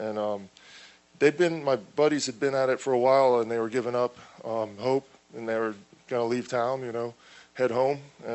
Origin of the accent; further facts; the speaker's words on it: Florida, United States; I'm from Manatee County.